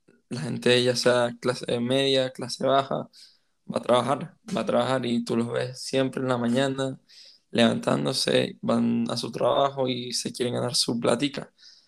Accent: Venezuela; como jóvenes venezolanos el día de hoy

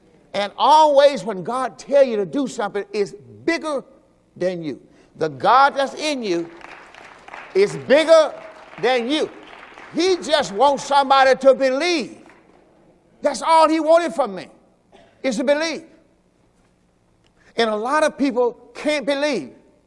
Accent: Mississippi, United States; I'm from Mississippi. We had 3-bedroom in the whole house. Walk out the back, that hog pen, everything.

